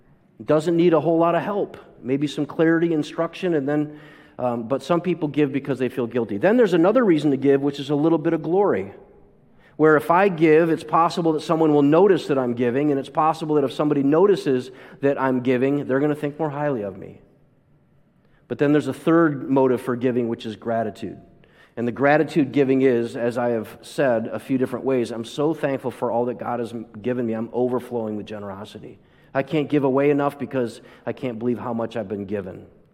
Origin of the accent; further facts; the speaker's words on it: United States; As an American, seeing that increases the gratitude